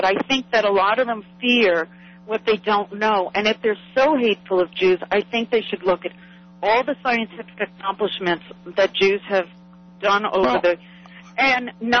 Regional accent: Long Beach, New York, United States; now in Connecticut, United States; I moved from Long Beach, New York to Connecticut, where I experienced a great deal of anti-Semitism, including getting knifed.

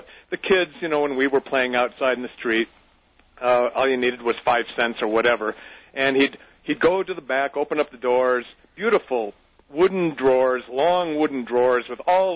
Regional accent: Tustin, California, United States; I grew up in Tustin, Orange County, California.

